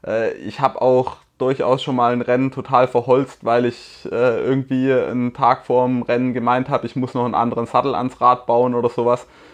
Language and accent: German; Baden-Württemberg, Germany; irgendwelche Drecks-Fuzinalsträßle, wie man bei uns im Schwabenland sagt.